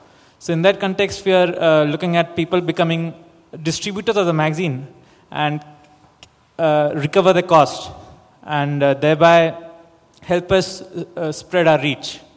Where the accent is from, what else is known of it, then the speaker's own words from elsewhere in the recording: India; from India.